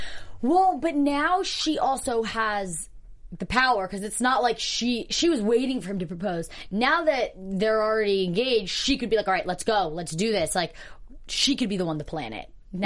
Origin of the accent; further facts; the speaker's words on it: East Coast, United States; I mean, I'm from the East Coast, but this isn't the only reason why I love New York.